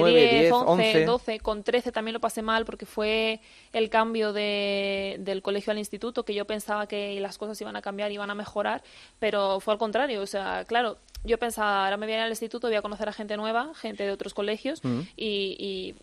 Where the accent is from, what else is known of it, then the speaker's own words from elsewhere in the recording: Villarrobledo, Castilla-La Mancha, Spain; De Villarrobledo, Albacete.